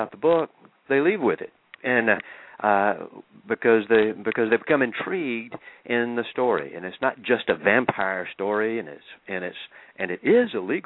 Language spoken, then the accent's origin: English; Jackson, Mississippi, United States; I'm from the Jackson, Mississippi area, and you end up in Nashville or Charlotte, North Carolina, where I am right now.